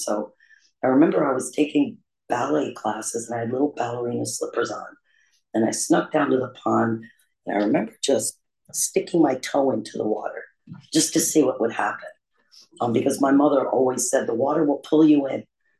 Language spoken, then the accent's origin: English; Middletown, New York, United States; also born or lived in Traverse City, Michigan; I was born in Traverse City, Michigan. And when I was a baby, we moved to a town about an hour north of New York City called Middletown, New York.